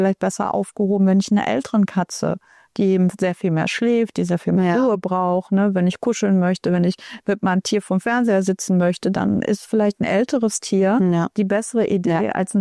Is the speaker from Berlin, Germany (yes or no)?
yes; Berlin, Germany; ich bin ja Berlinerin und wir haben Schrebergärten, viele in der Stadt.